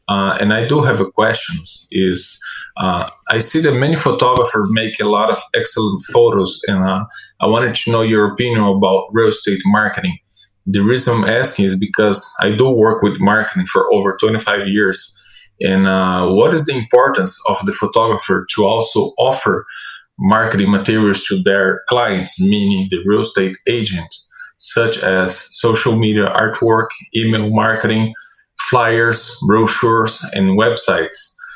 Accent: Brazil; English is a second language; I'm from Brazil.

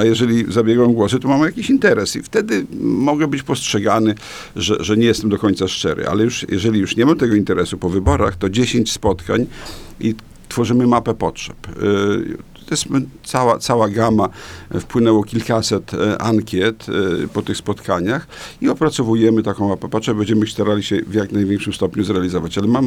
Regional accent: Podlaskie Voivodeship, Poland; born there; Ja pochodzę, urodziłem się 35 kilometrów na zachód od Białegostoku i tam o prawosławiu w ogóle nie było mowy. Nic nie wiedziałem. Dopóki nie zacząłem uczyć się w liceum w Białymstoku

